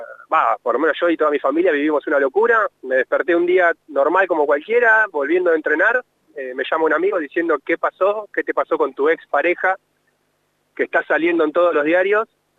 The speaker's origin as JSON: {"language": "Spanish", "town": "La Plata", "region": "Buenos Aires Province", "country": "Argentina", "said": "yo soy de acá de La Plata, hacía muchos años que jugaba al fútbol"}